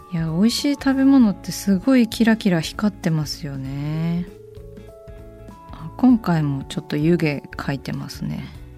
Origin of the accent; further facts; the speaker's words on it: Saitama, Japan; 私埼玉出身で、まあ細かく言うと与野とか大宮とか浦和とかが近い、地域に住んでいたので、